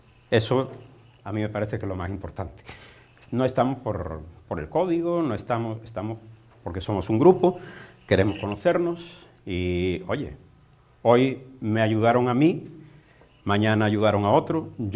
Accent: Venezuela; resulta que yo me crié en Venezuela

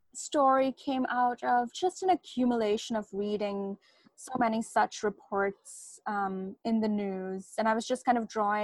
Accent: India; moved away as an adult; now in United States; I grew up in India, finished high school there.

